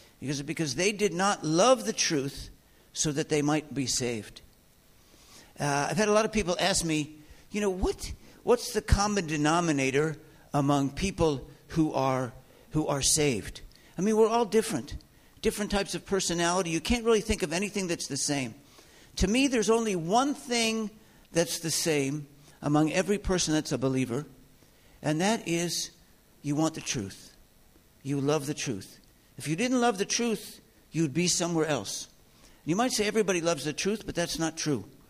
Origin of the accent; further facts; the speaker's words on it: United States; so I grew up in the United States, grew up in a synagogue.